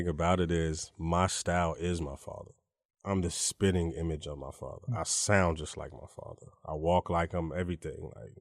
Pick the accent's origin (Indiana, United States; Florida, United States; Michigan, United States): Indiana, United States; South Bend; born there; also born or lived in Germany / Kansas / Charlotte; So, you know, I was born in South Bend, you know, have a lot of roots there.